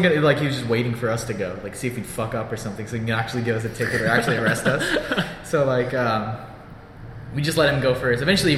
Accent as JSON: {"language": "English", "region": "California", "country": "United States", "said": "I guess he didn't believe I was from California or something. Oh, fuck. Well, I guess they knew. Whatever. It's California. California's huge."}